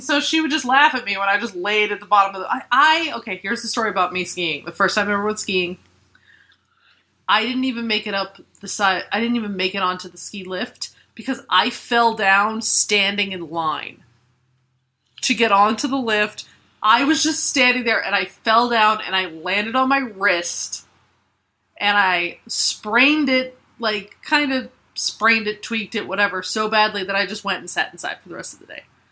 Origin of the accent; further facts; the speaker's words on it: Colorado, United States; I grew up in Colorado.